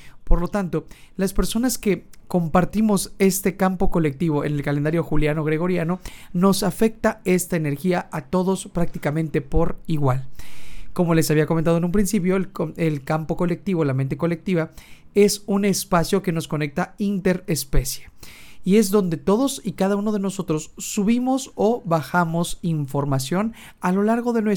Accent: Mexico; al menos aquí en mi país de México, Estados Unidos y demás.

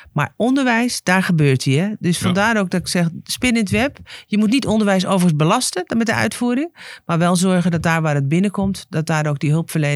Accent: Zandvoort, North Holland, Netherlands; Ik ben geboren en getogen in Zandvoort, in Oud-Noord. Mijn ouders gingen van school uit meteen aan het werk. Maar ik kreeg als eerste in de familie kans om te gaan studeren. Buiten Zandvoort, natuurlijk. Om daarna snel weer terug te keren en ik heb hier altijd gewoond.

